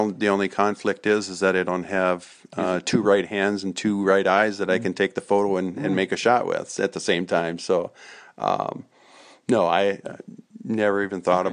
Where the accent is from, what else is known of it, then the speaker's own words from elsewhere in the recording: Walker, Minnesota, United States; I grew up fishing. I grew up in Walker, Minnesota, on Leech Lake